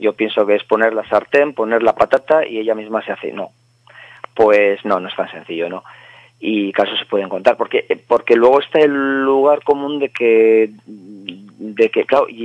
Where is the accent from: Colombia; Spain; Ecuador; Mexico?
Spain; Azkoitia, Basque Country; first language Basque; Spanish is a second language; Tú lo has dicho, soy de Azkoitia.